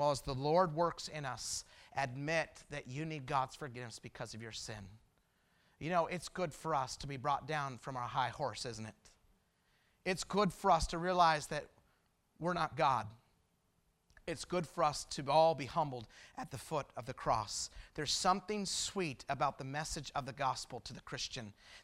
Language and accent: English; Twin Falls, Idaho, United States; Just a couple weeks ago, we were in where I grew up in Twin Falls, Idaho